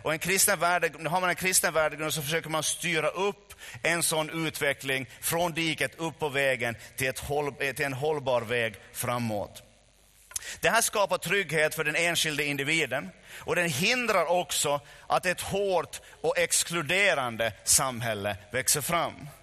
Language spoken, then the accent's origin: Swedish; Finland; så märker jag ibland hur fattiga vi är som finländare.